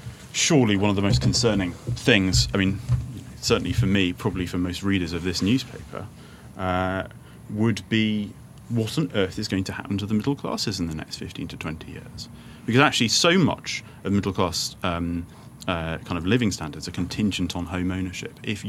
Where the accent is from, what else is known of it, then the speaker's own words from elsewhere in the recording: Yorkshire and the Humber, United Kingdom; I'm from Yorkshire